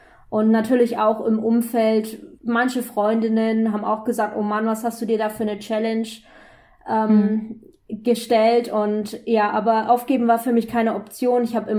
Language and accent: German; Fürth, Bavaria, Germany; Also ich komme aus Fürth, das ist in der Nähe von Nürnberg